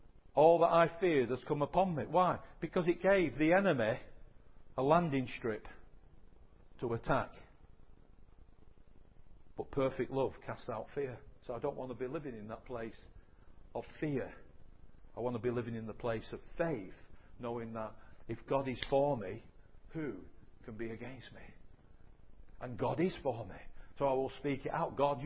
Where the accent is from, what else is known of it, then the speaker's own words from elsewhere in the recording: England, United Kingdom; We underestimate it because we're too English, apart from those of you that are from other places. But we're too English.